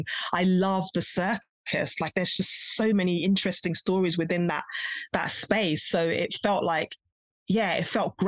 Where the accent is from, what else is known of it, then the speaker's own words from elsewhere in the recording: United Kingdom; when I'm in Africa, they can blatantly tell that, you know, I'm from the West. They're like, who are you trying to kid, you know, with your accent and, you know, the obvious signs. And then when I'm in the UK, I'm Black British